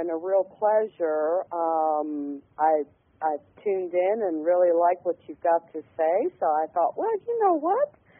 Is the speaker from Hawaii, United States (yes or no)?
yes; Hawaii, United States; accent: southern drawl; now in Phoenix, United States; Well, I'm actually in Arizona. I'm originally from Hawaii, but I have a southern drawl.